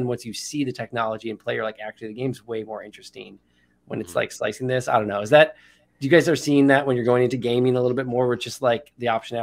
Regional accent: Midwest, United States; I'm from the Midwest here in the US

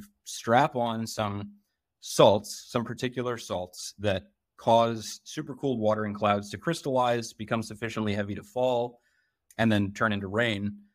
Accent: New England, United States; So I'm from New England, right?

